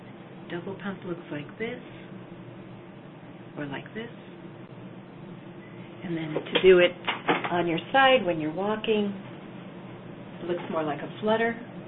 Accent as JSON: {"language": "English", "region": "Minnesota", "country": "United States", "tie": "born or raised there", "said": "I grew up in Minnesota. I was a Minnesotan."}